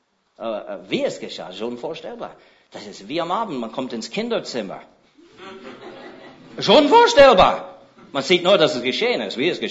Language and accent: German; Switzerland; Das ist der Berg Bier bei Kandersteg bei uns in der Schweiz.